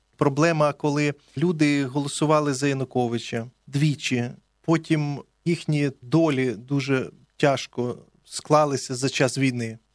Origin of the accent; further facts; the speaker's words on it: Kyiv, Ukraine; я киянин, я тут народився, виріс